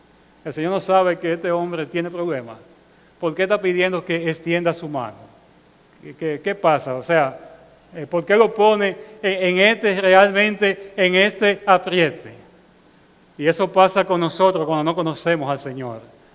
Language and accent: Spanish; Dominican Republic; Nosotros como dominicanos sabemos que andan personas pidiendo limosna por ahí